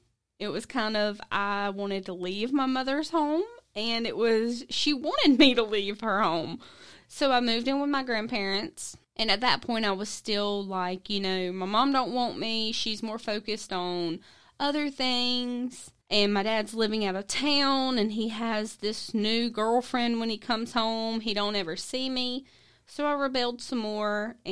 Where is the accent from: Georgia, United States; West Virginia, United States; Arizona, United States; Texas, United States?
Georgia, United States; Okay. I grew up in South Georgia area. My parents were divorced. I was in and out of church with my grandparents my whole life.